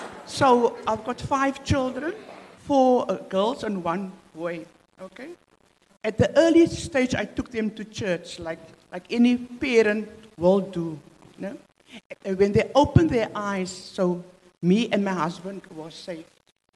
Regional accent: Mitchell's Plain, Western Cape, South Africa; Beacon Valley, Mitchell's Plain.

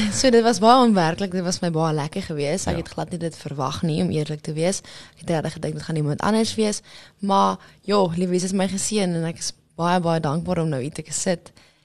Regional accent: Senekal, Free State, South Africa; Ek kom van Senekal af, so jy het jou dorpie met 1 verkeerslig in die hele dorp, en dan so 1 winkel waar jy jou inkopies gaan doen, en so 'n paar klerewinkels.

